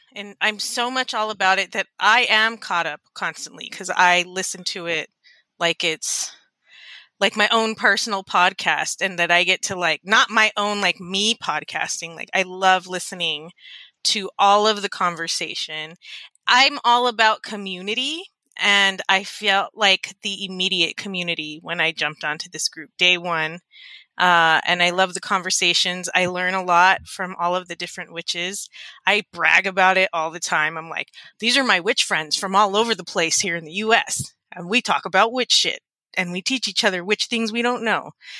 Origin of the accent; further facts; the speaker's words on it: El Paso, Texas, United States; from El Paso, Texas.